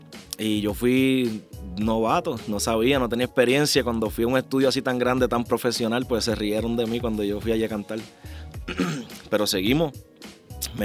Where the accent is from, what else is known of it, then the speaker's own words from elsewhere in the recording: Puerto Rico; born there; Puerto Rico a los 18 años. Y pues ahí con mi mamá, que es puertorriqueña, yo nací en Puerto Rico.